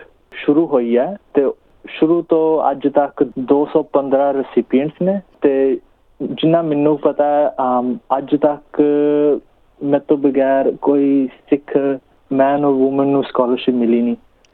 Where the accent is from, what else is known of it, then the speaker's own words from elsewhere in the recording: Punjab, India; now in Sydney, Australia; ਅਸੀਂ ਪੰਜਾਬ ਦੇ ਹਾਂ, ਆਈ ਗੈਸ ਜੰਮਿਆ ਫਤਿਹਗੜ੍ਹ ਸਾਹਿਬ ਡਿਸਟ੍ਰਿਕਟ ਸੀਗਾ, ਅਤੇ ਅਸੀਂ 97 'ਚ ਆਸਟ੍ਰੇਲੀਆ ਆ ਗਏ ਸੀ। ਉਦੋਂ ਦੇ ਅਸੀਂ ਫੈਮਿਲੀ, ਮੰਮਾ ਪਾਪਾ ਅਤੇ ਇੱਕ ਛੋਟੀ ਭੈਣ, ਅਸੀਂ ਇਕੱਠੇ ਆ ਸਿਡਨੀ 'ਚ ਹੀ ਰਹਿ ਰਹੇ ਸੀਗੇ। ਪਹਿਲਾਂ ਹੌਨਸ ਬੀਚ, ਫਿਰ ਗਲੈਨਵੁੱਡ ਹੋ ਗਏ ਸ਼ਿਫਟ।